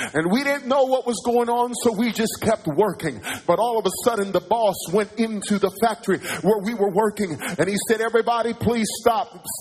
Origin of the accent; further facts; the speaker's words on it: New York City, New York, United States; That's why, as a New Yorker, raised in the city of New York from the time I was 5 years old